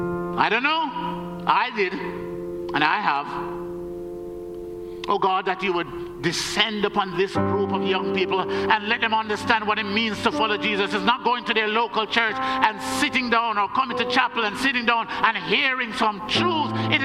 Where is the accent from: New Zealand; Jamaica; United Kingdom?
Jamaica; also born or lived in United States; I cry over America because I live in America in part. I cry over Jamaica because I'm Jamaican and I live there in part.